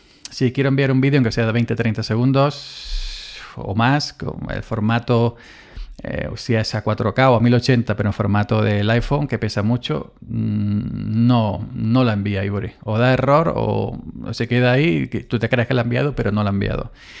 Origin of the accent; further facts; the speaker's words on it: Andalusia, Spain; Hola, soy andaluz